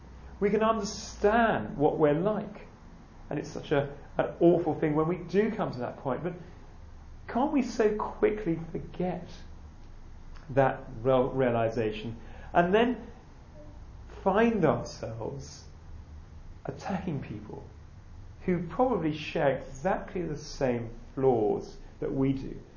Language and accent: English; England, United Kingdom; And I could think, well, I'm English, you know, of course I'm a superior being because I'm English.